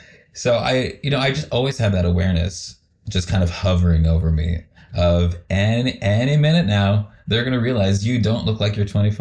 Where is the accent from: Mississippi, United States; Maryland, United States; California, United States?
Maryland, United States; Potomac; he was also a part of the community theater in Potomac, where I grew up in Maryland.